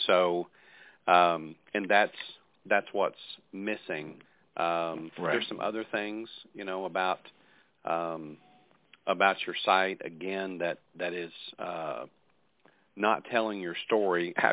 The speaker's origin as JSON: {"language": "English", "region": "Texas", "country": "United States", "said": "Yeah, I'm a Texan, okay."}